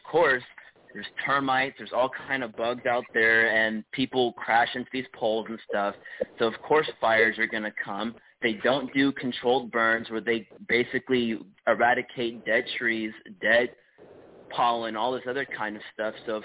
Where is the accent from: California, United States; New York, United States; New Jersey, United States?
California, United States; And California is my home state, and people talk about climate change